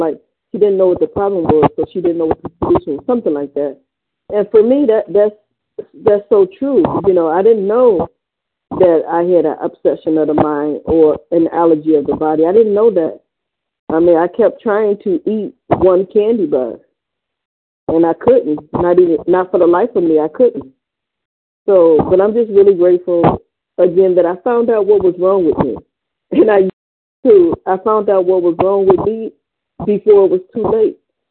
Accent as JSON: {"language": "English", "town": "Cleveland", "region": "Ohio", "country": "United States", "said": "I'm from Cleveland, Ohio."}